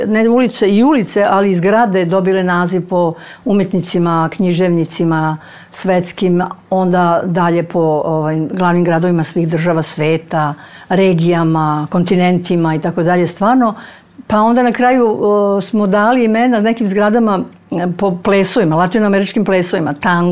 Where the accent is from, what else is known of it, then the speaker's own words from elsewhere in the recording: Serbia; moved away; also born or lived in Russia / Belarus; mi smo kao prognani iz Srbije otišli da radimo, da se vratimo ponovo, da radimo u Rusiju, pa i Belorusiju i te zemlje bivšeg Sovjetskog saveza, gde smo radili punih 35 godina, možda i više.